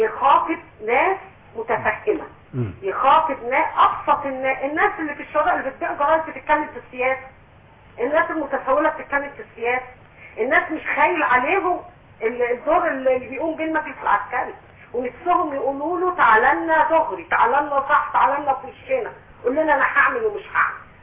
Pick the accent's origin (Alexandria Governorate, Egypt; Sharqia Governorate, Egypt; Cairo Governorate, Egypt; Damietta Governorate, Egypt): Alexandria Governorate, Egypt; Alexandria; من اسكندريه.